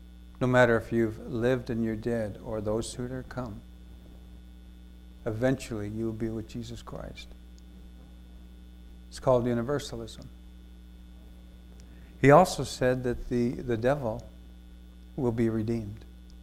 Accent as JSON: {"language": "English", "town": "Toronto", "region": "Ontario", "country": "Canada", "said": "I'm from Toronto."}